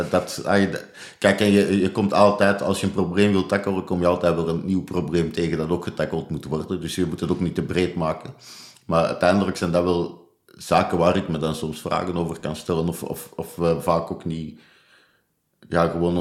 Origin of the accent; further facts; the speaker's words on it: Belgium; Ja, ik kom uit België, wij zitten nog op de trein.